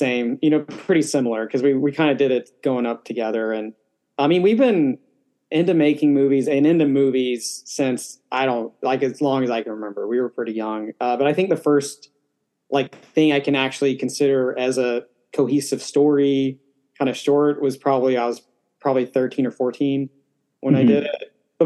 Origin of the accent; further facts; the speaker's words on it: Altus, Oklahoma, United States; Yeah, because we grew up in Altus, Oklahoma, which is, you know, it's not a big city